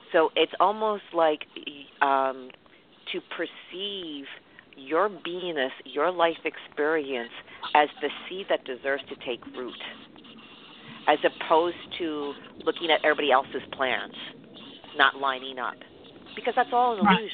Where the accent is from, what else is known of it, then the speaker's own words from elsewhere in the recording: New York City, New York, United States; I'm a girl from New York City.